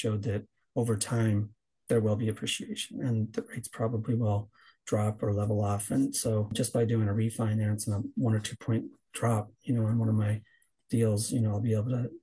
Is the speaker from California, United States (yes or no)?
yes; California, United States; Well, I'm from California native, fourth generation through my family.